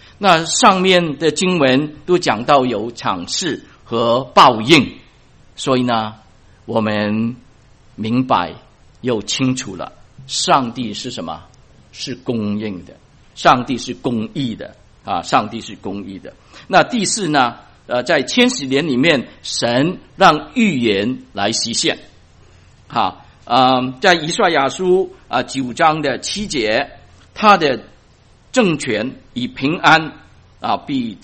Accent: China; 是我们中国人最喜欢的

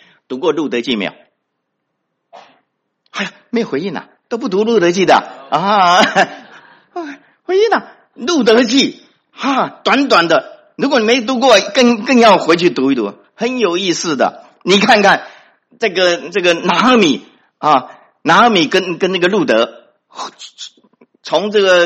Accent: Taiwan; moved away; 我记得我是从台湾啊过来的哈，所以我在台湾的时候，年轻的时候

